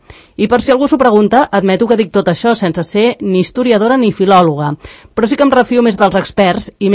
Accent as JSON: {"language": "Catalan", "region": "Valencian Community", "country": "Spain", "said": "la meva llengua, la que es parla al País Valencià, i el llatí."}